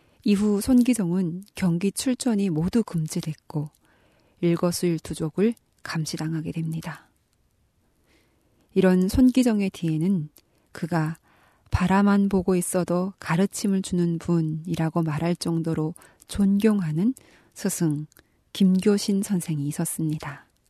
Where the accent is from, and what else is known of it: North Korea